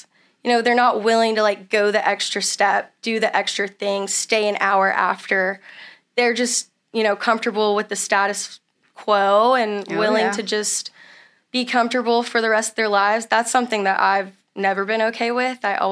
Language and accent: English; the South, United States; So I was born and raised to write thank you notes. I'm from the South.